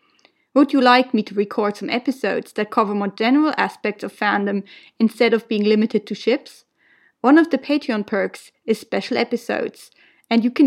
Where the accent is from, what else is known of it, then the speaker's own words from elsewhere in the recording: Switzerland; first language Swiss German; English is a second language; My native language is Swiss German, in case you're wondering